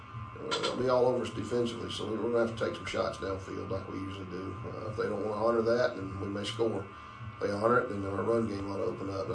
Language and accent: English; Georgia, United States; And if we play up in Tryon, that's close to my hometown, so I think we'll get some pick up some Dade County fans on the way out of that ball game.